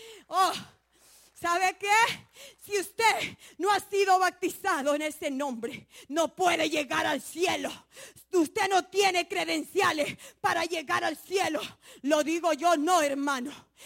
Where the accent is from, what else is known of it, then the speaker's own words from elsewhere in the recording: El Salvador; moved away; cuando yo vine del Salvador, yo creía en tres dioses